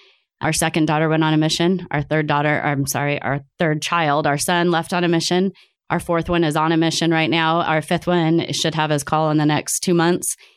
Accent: Mesa, Arizona, United States; Well, I was born and raised in Mesa, along with my husband was also

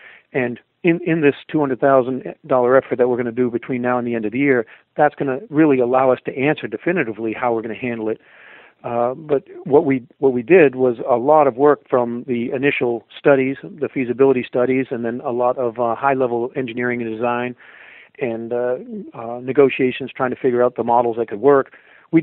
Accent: Maine, United States; also born or lived in Los Angeles / Denver; I grew up here in Maine and then took off, went around the country. I was living out in L.A. for over a decade, 15 years, I guess, and then Denver for a while.

